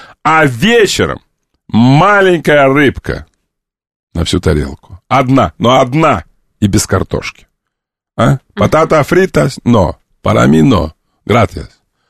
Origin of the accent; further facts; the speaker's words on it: Kerch, Crimea, Ukraine; born there; А я там родился, в Крыму, в Керчи.